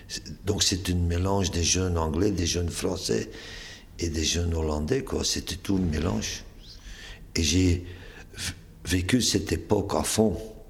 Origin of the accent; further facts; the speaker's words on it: Ostend, Flanders, Belgium; born there; je suis né à Ostende, c'était un port. Donc j'ai rencontré des gens, donc j'ai appris des langues à cause d'Ostende. À Ostende, on parle aussi dans quatre langues, flamand, français, anglais et allemand.